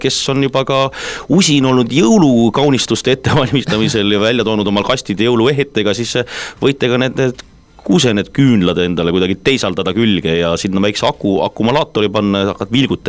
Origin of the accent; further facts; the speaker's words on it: Viljandi County, Estonia; No, ma olen ju mulk